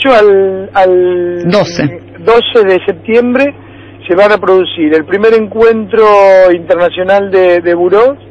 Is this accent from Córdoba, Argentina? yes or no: no; Ceres, Santa Fe, Argentina; born there; now in Rosario, Argentina; Sí, en realidad por adopción. Ya hace como 37 años que vivo en Rosario. Yo nací en un pueblo de la provincia, pero en Ceres.